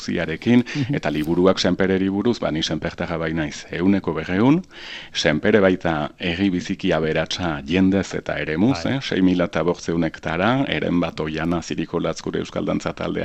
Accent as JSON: {"language": "Basque", "town": "Saint-Pée-sur-Nivelle", "region": "Nouvelle-Aquitaine", "country": "France", "also_born_or_lived": "Saint-Jean-de-Luz", "said": "ni senpertarra naiz, Amazkaindarran, eta Donibane Lohizunen sortu nintzen ospitala maizen, baina nien naiz iparraldekoa sentitzen, Euskal Herri osokoa baizik, zeren amatxi Nafarra baizen, Arantzan eta Iruñan eta denetan ditugu senideak"}